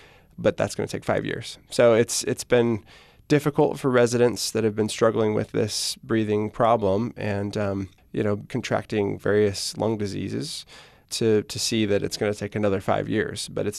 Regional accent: Arroyo Grande, California, United States; Yeah, so I grew up in Aurora Grande, went to AG High, went to Cal Poly.

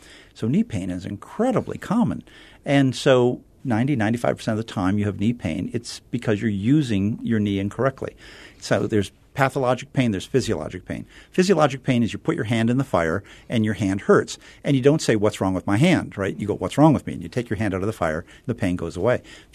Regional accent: Detroit, Michigan, United States; I was raised in Motown in Detroit, Michigan, and if you're decent at science and mathematics, you almost have to become an engineer in Detroit.

